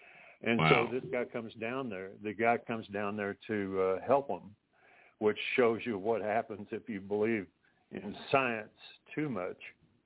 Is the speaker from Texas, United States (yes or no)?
yes; Pecos, Texas, United States; born there; I was born in Pecos, Texas, which is down there in the Chihuahuan Desert, sort of the belt buckle of the Chihuahuan Desert